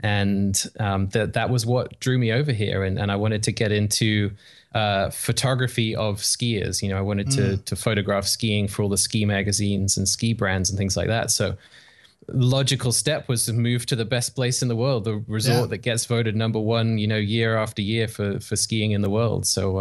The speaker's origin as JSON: {"language": "English", "region": "England", "country": "United Kingdom", "accent": "weird in-between accent", "moved": "as an adult", "lives_now": "Canada", "said": "I'm from England originally, and I've been in Canada for 10 or 12 years now. So I have this kind of weird accent that hovers somewhere in between that people can't quite place."}